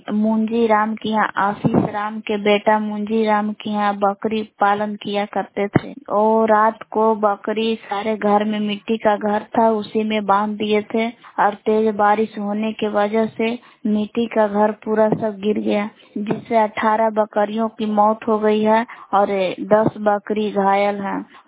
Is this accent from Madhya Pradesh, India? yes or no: no; Bilav, Bihar, India; ग्राम बिलाव जिला कैमूर भगवान के निवासी हूँ।